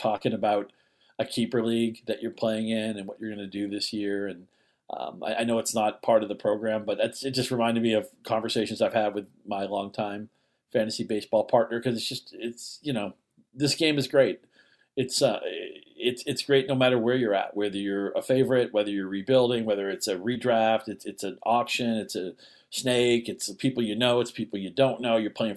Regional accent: Massachusetts, United States; I had to squeeze in my hometown draft. It's not hometown anymore, but the guys I grew up with, that was a Massachusetts draft.

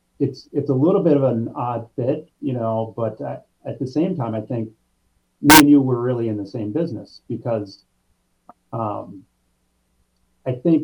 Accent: Minnesota, United States; now in Brainerd, United States; I moved up here about 15 years ago. Yeah, I kind of was born and raised in the Metro, North Metro, and got a job up here, and kind of have loved the quiet and the calm.

